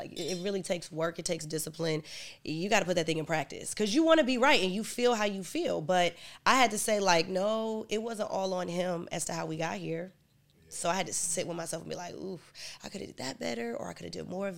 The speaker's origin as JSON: {"language": "English", "town": "Chicago", "region": "Illinois", "country": "United States", "said": "Especially, I'm from Chicago, so, you know, like"}